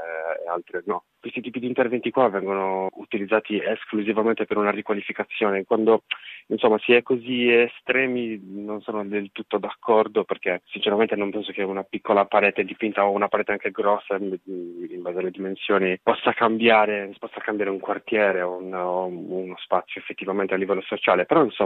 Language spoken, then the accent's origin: Italian; Sardinia, Italy; Io vengo dalla Sardegna, la Sardegna forse è un po' più verde.